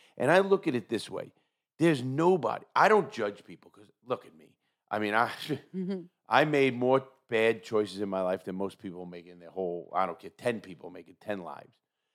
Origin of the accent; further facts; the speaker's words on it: New York City, New York, United States; There's zero prejudice in our family. We come from New York City.